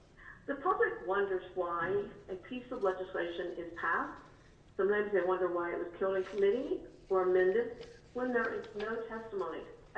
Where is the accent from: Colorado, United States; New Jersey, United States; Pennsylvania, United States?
Colorado, United States; Akron; I'm from Akron, Colorado.